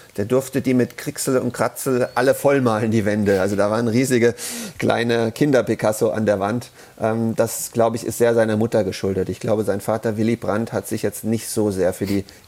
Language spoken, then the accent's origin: German; Frankfurt, Hesse, Germany; Ich bin in Frankfurt groß geworden. Wir haben in den 70er Jahren Fußball in jeder freien Minute gespielt